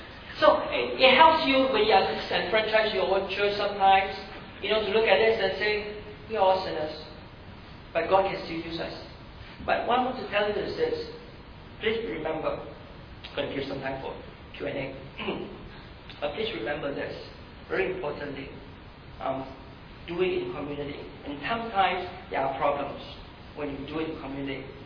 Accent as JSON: {"language": "English", "country": "Singapore", "said": "I've told her how many times that I'm from Singapore."}